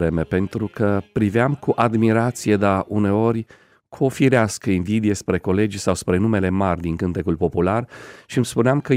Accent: Botoșana, Suceava County, Romania; la Botoșana, în județul Suceava, în satul meu natal

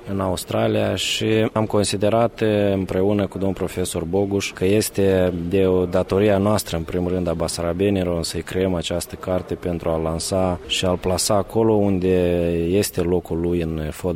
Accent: Romania; jucând la cluburi despre care noi am auzit ca români abia după 1989

